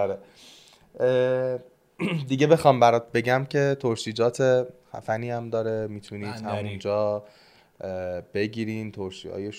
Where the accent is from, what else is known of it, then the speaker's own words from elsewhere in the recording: Dezful, Khuzestan, Iran; بیا دستفول که من هستم